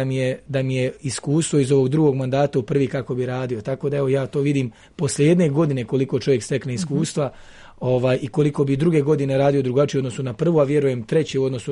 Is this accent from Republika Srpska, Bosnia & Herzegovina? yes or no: yes; Republika Srpska, Bosnia & Herzegovina; ja sam jedini ovdje iz Republike Srpske.